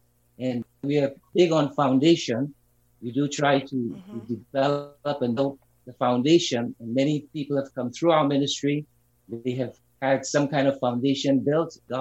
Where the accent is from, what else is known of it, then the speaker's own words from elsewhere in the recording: Trinidad & Tobago; now in Long Island, United States; I am from Long Island, New York, originally from Trinidad, and came to the United States in 1970.